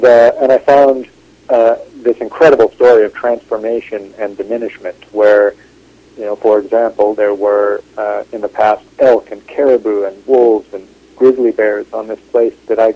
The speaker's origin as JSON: {"language": "English", "town": "Kamloops", "region": "British Columbia", "country": "Canada", "tie": "born or raised there", "said": "I grew up on the outskirts of Kamloops in the interior of BC."}